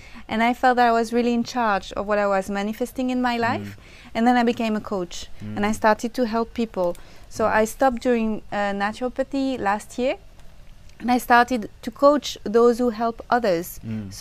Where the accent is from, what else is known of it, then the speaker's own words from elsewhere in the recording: France; Especially, I come from France, and the system is really, really strict